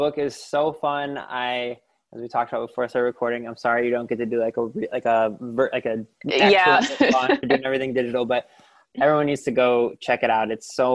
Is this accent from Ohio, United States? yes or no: yes; Lorain, Ohio, United States; I grew up in Toni Morrison's hometown of Lorain, Ohio.